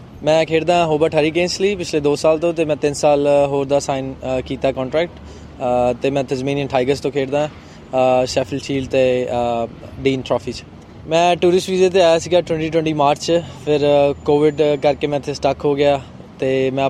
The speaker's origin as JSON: {"language": "Punjabi", "town": "Ludhiana", "region": "Punjab", "country": "India", "moved": "as an adult", "lives_now": "Australia", "said": "ਮੈਂ ਲੁਧਿਆਣਾ ਸ਼ਹਿਰ ਹੈ, ਪਿੰਡ ਘੋੜਾ ਅਤੇ ਓਬਵੀਅਸਲੀ ਪੰਜਾਬ ਦੇ ਹਾਂ।"}